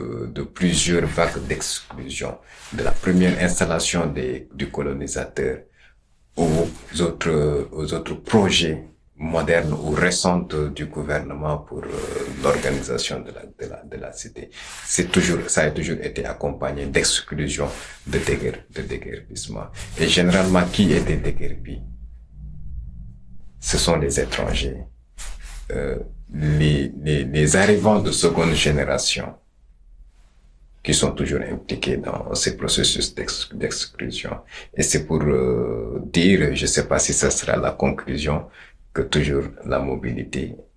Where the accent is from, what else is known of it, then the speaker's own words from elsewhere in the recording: Senegal; chez nous au Sénégal